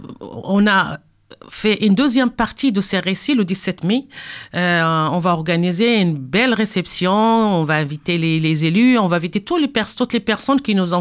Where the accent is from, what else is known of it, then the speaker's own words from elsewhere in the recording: Morocco; French is a second language; moved away; tout ce que j'ai vécu depuis que j'étais encore dans mon pays d'origine, le Maroc.